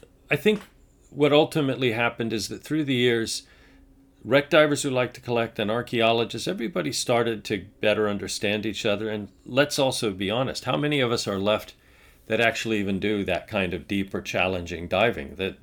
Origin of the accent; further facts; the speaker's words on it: Canada; now in Washington, United States; one of the great values we celebrate as being Canadian